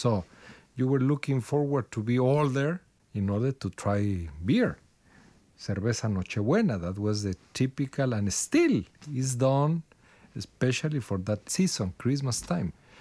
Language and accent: English; Guadalajara, Jalisco, Mexico; now in Ireland; I'm from Guadalajara, the second largest city in Mexico that is a bit different.